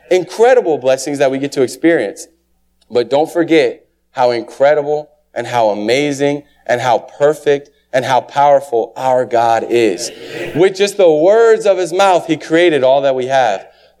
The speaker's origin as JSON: {"language": "English", "town": "Jefferson City", "region": "Missouri", "country": "United States", "tie": "born or raised there", "said": "But where I grew up in Jefferson City in the country, you look up into the stars at night."}